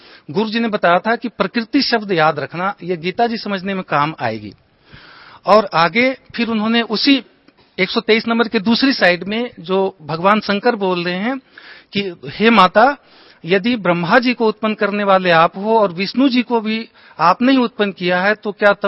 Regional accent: Bihar, India; मैं बिहार स्टेट से बिलोंग करता हूं, और मेरे गांव में जो कोई मरता था व्यक्ति

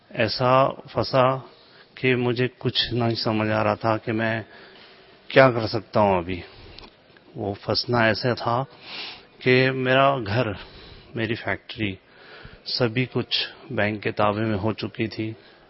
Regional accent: Pune, Maharashtra, India; मैं पुणे से आया हूँ, महाराष्ट्र से।

